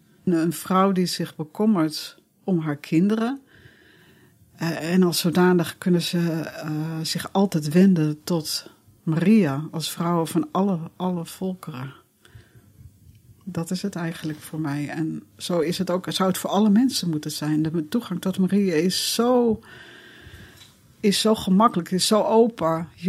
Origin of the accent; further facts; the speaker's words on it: Netherlands; En dan, dat verstaan wij natuurlijk als Nederlanders niet.